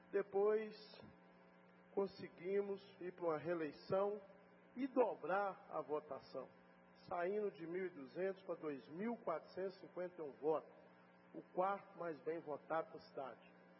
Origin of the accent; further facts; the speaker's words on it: Campo Belo, Minas Gerais, Brazil; qual sou natural de Campo Belo